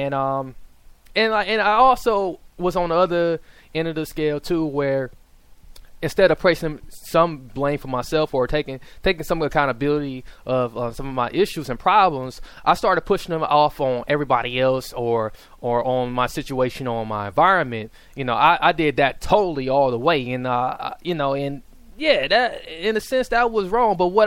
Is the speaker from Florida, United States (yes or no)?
no; Milwaukee, Wisconsin, United States; I come from the hood. I come from the ghetto, man. I come from Milwaukee, Wisconsin, dude.